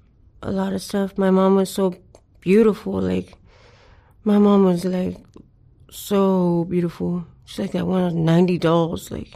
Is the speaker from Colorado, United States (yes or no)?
no; Los Angeles, California, United States; I grew up here in L.A., West L.A.